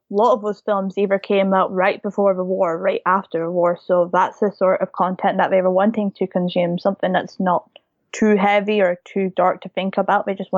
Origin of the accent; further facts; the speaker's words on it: Scotland, United Kingdom; And I'm Scottish as well.